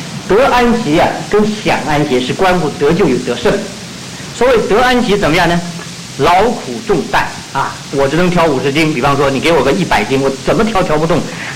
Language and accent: Chinese; China; 如果用中国人，我们中国人容易懂的话，就是容人忘我